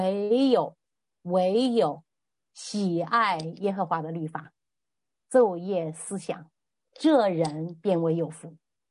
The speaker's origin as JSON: {"language": "Chinese", "country": "China", "said": "我们中国人过年是最讲福气的"}